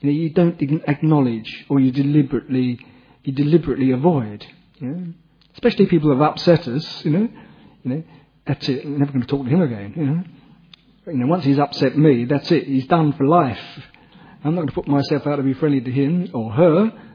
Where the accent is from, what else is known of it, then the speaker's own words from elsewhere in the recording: England, United Kingdom; You can only appreciate as an English person.